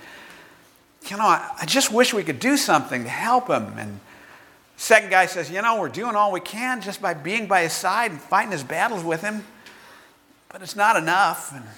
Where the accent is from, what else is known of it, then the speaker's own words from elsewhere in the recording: Bakersfield, California, United States; You know, I recall when I was a kid growing up in Bakersfield, and remember those lazy summer days.